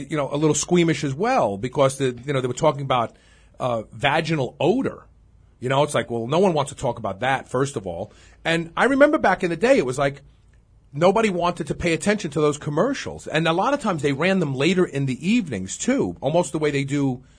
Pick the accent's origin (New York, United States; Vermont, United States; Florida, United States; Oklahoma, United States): New York, United States; Brooklyn; Back when I was a kid growing up in Brooklyn, the nice way of saying the word was coochie.